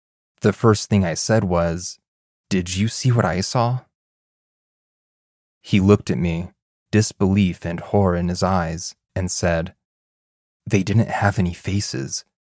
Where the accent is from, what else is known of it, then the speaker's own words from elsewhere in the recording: Namibia; This occurred in my hometown, a small coastal town in Namibia, a popular holiday destination, especially during December, which is summer for us.